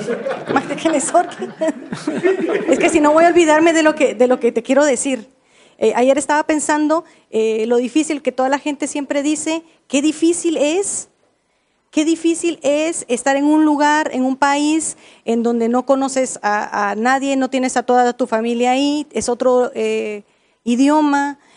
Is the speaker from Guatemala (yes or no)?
yes; Guatemala; German is a second language; now in Germany; Ich komme aus Guatemala und habe ich bekommen, dass es gibt Leute hier, das auf Spanisch redet.